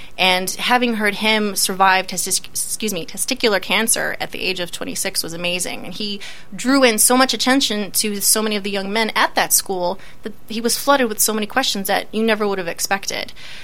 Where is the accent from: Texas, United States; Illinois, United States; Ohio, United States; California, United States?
Illinois, United States; Blue Island; You know, my hometown is very supportive. I'm from Blue Island.